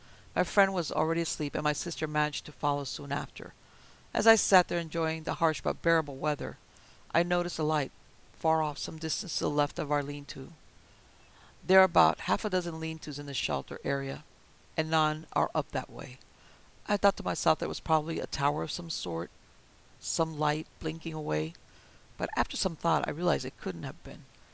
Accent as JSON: {"language": "English", "region": "Minnesota", "country": "United States", "tie": "born or raised there", "said": "knew about every gravel road within 100 miles of my hometown, close to Fargo, North Dakota, but on the Minnesota side."}